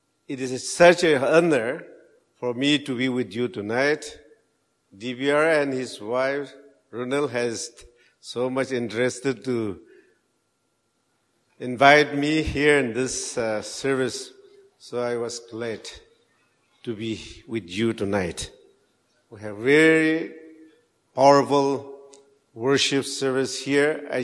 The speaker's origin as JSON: {"language": "English", "region": "Nagaland", "country": "India", "second_language": "English", "said": "she did not believe that I'm Indian."}